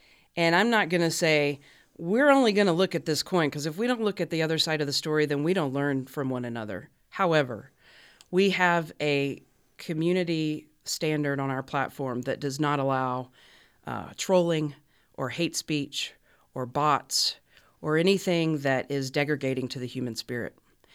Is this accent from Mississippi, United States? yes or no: yes; Mississippi, United States; I was raised Southern Baptist in Mississippi and am married to a woman and have two kids